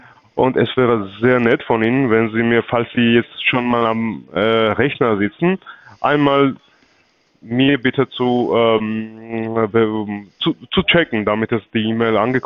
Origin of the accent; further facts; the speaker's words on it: Wroclaw, Lower Silesian Voivodeship, Poland; born there; German is a second language; Ich bin in Wroclaw geboren eigentlich.